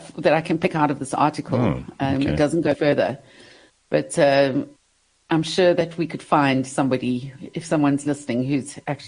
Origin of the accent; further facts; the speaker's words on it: South Africa; So the funny thing for me is that they're trying to prove that we're South African, thinking that we all speak Afrikaans.